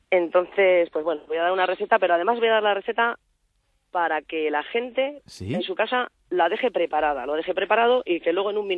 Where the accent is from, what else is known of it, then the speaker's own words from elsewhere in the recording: Spain; nosotros somos, yo soy española, sí, y creo en la tradición